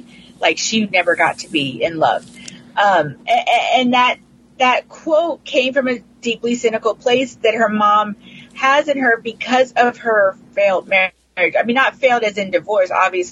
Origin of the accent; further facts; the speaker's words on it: Texas, United States; I grew up Catholic in South Texas.